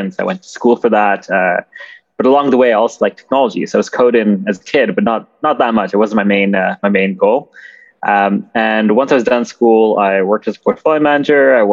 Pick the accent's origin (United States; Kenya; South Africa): Kenya; also born or lived in Vancouver; Actually, I was born in Vancouver, but I was raised in Kenya. And so I spent a lot of my time growing up there.